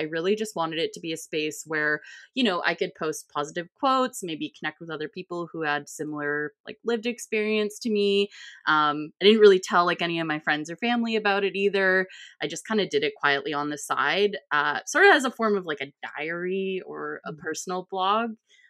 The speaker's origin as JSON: {"language": "English", "region": "British Columbia", "country": "Canada", "said": "I'm from Canada. So I was in a small kind of rural town in BC, Canada"}